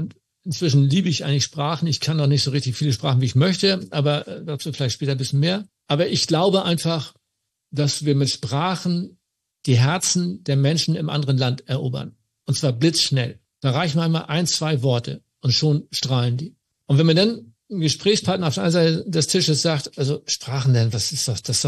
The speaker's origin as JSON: {"language": "German", "country": "Germany", "said": "Und neben mir als Deutscher war dann noch ein Italiener, ein Belgier und ich glaube noch einer, 2 mehr."}